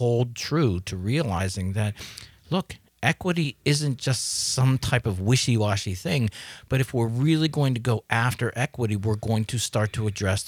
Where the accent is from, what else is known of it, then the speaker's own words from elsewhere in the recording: Pittsburgh, Pennsylvania, United States; Johnny grew up in Detroit. I grew up in Pittsburgh. You know, sorry, we're just blue-collar scholars